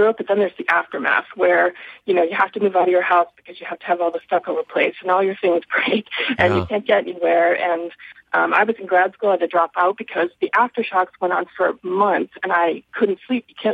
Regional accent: New England, United States; I'm from New England, but I've moved to California and back twice.

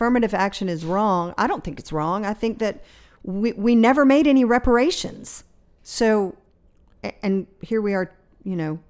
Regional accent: Charlotte, North Carolina, United States; also born or lived in Raleigh / Pennsylvania / Miami / New York; Well, I was born in Raleigh, raised in Charlotte. I've lived in Pennsylvania and Miami and New York.

